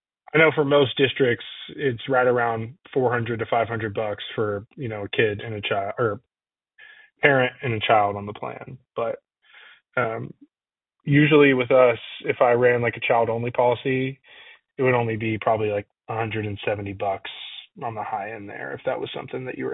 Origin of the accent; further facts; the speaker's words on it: Dallas, Texas, United States; I'm from Dallas